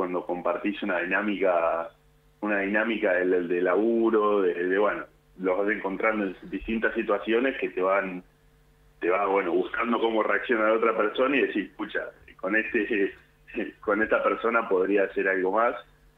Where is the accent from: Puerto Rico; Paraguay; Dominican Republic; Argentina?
Argentina; Huinca Renancó, Córdoba; Yo soy de Córdoba, de un pueblito de Huinca, Renancó se llama.